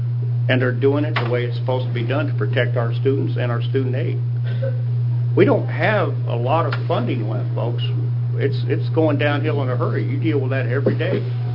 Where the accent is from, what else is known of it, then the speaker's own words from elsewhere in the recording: Oregon, United States; I grew up in Southern Oregon. I knew for a fact that I was going to be a logger or I was going to work in the woods.